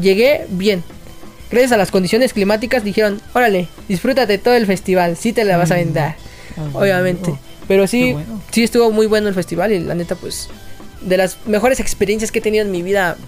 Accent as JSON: {"language": "Spanish", "region": "Puebla", "country": "Mexico", "said": "Sí, es un pueblo. Somos de Puebla."}